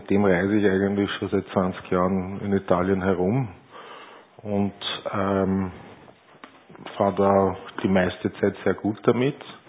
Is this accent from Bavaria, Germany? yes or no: no; Ulm, Baden-Württemberg, Germany; born there; Ja, geboren in Ulm.